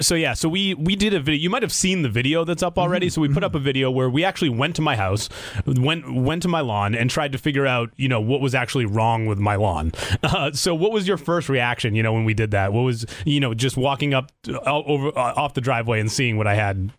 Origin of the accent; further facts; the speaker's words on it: Massachusetts, United States; I grew up in Massachusetts, so it is the Red Sox.